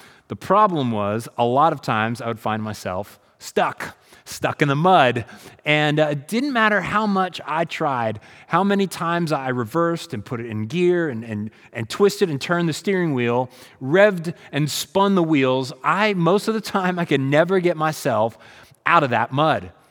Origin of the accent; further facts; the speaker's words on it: Molino, Pennsylvania, United States; I grew up in Molino Village in Schuylkill County, Pennsylvania.